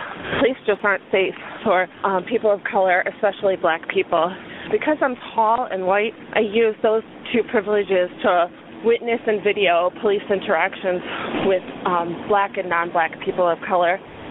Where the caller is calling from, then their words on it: Harrisonburg, Virginia, United States; I'm calling from Harrisonburg, Virginia.